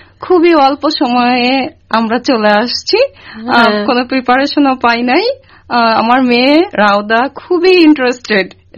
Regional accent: Bangladesh; আমরা তো বাংলাদেশে বড় হয়েছি, তুমি জানো বাংলায় কথা বলতেই বেশি স্বাচ্ছন্দ্য বোধ করি।

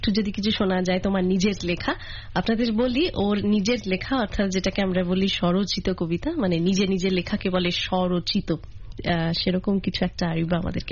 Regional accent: Kolkata, West Bengal, India; আমাদের ইন্ডিয়াতে, আমি কলকাতায় বড় হয়েছি, কলকাতার নাম নিশ্চয়ই শুনেছ

